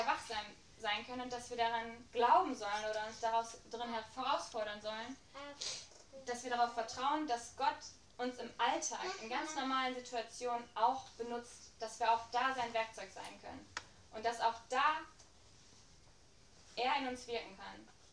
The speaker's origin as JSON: {"language": "German", "town": "Nierenhof", "region": "North Rhine-Westphalia", "country": "Germany", "said": "weil Nierenhof ist für mich wirklich meine Heimat, also meine Wurzel ist"}